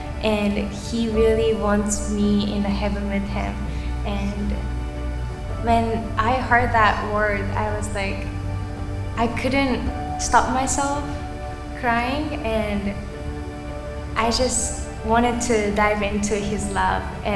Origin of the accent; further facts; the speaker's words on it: Nagasaki, Japan; I am from Nagasaki, Japan. In Japan, there is Buddhism and Shintoism, so it's kind of like mixed. I grew up in a Japanese family